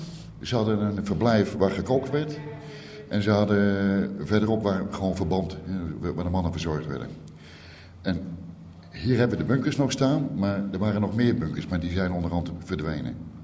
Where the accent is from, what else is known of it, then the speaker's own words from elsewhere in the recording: Sheffield, Yorkshire and the Humber, United Kingdom; Nou, ik ben opgegroeid in Engeland. Ik was 10 jaar en toen is mijn vader naar Engeland vertrokken. En ik ben opgegroeid in Sheffield.